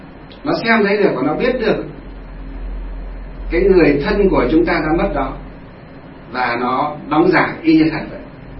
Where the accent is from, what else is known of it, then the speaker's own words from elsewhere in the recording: Thanh Lương, Hòa Bình, Vietnam; ở trong quê của chúng tôi, ở trong Thanh Lương, Kim Bôi, Hòa Bình, bây giờ là Thanh Lương, Lương Sơn, Hòa Bình, ngay trong quê lên thôi